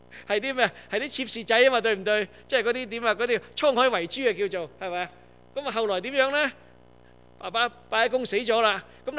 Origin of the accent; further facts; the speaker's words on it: China; 我哋中國人真正係有福啊